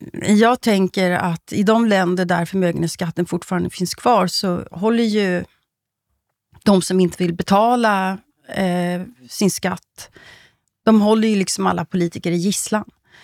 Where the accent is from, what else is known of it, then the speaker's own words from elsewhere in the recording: Sweden; Alltså jag blir lite upplivad som svensk